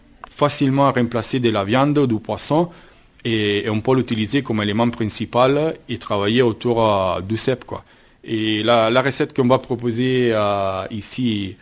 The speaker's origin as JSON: {"language": "French", "town": "Milan", "region": "Lombardy", "country": "Italy", "said": "je viens de Milan. Bon, dans mon enfance et tout, risotto au CEP, ma mère, c'était un peu ça qu'on mangeait les dimanches"}